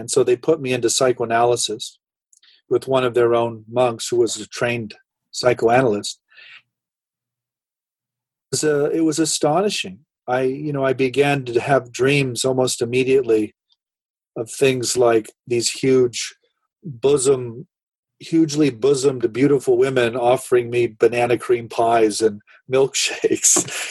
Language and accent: English; Nebraska, United States; I grew up in Nebraska in a farming community, and when I hit adolescence, I grew up, I had a kind of idyllic childhood.